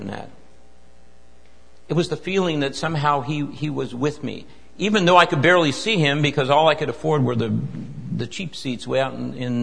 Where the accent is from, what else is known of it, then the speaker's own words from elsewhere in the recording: Los Angeles, California, United States; when I was younger, we grew up in Los Angeles, not very far from Dodger Stadium